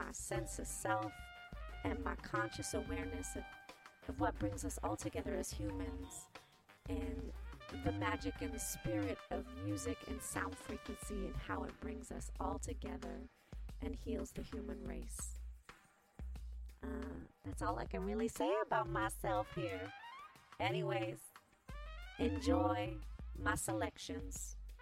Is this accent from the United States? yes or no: no; Richmond, British Columbia, Canada; also born or lived in London, United Kingdom; now in Montreal, Canada; I'm in Jaujaque, aka Montreal. I was raised in Vancouver, BC, specifically Richmond, which was on Musqueam territory. My human birth in this realm was London, UK.